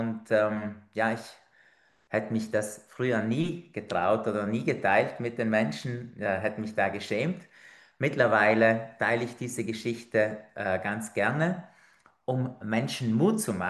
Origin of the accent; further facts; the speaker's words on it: Trentino-Alto Adige, Italy; Wie du vielleicht am Slang hörst, komme ich nicht aus Hamburg oder aus Berlin, sondern ich bin Südtiroler.